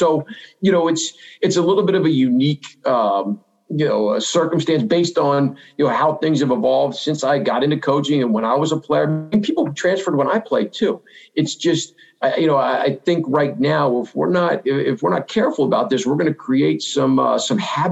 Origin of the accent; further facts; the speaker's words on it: State College, Pennsylvania, United States; I grew up in State College. So to me, college was 100,000 people every other Saturday in the fall.